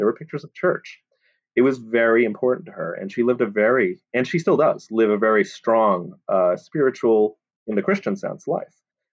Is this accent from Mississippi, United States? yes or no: no; Southbridge, Massachusetts, United States; also born or lived in Maine / New York / Boston / Vermont; now in Lincoln, United States; I'm currently living in Lincoln, Nebraska, but I'm from Massachusetts originally, Southbridge, Massachusetts.